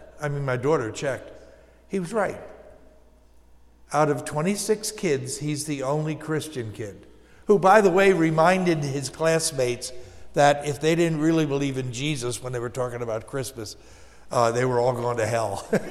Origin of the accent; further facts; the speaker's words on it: Muhlenberg Township, Pennsylvania, United States; I was born and raised in Muhlenberg Township, so not far from here.